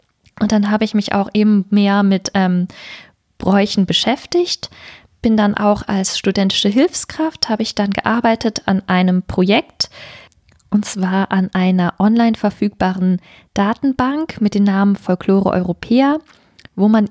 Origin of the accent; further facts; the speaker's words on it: Berlin, Germany; moved away as an adult; Und zwar bin ich in Berlin geboren und auch aufgewachsen bis zu meinem 21. Lebensjahr, genau.